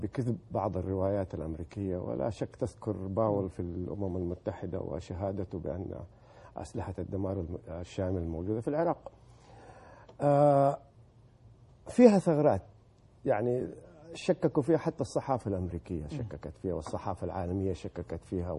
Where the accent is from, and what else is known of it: Saudi Arabia